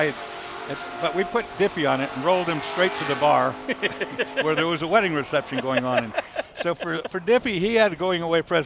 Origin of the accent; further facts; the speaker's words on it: Missouri, United States; Hey, I'm from Missouri. That was a normal comment.